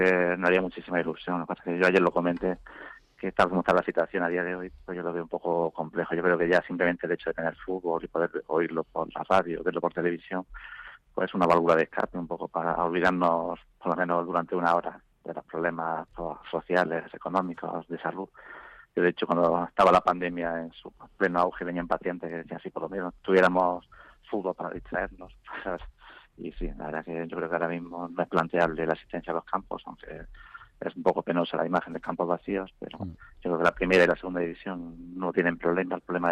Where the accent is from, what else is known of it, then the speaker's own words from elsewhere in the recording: Jaén, Andalusia, Spain; born there; now in Madrid, Spain; soy del Real Jaén, porque yo soy nacido en Jaén.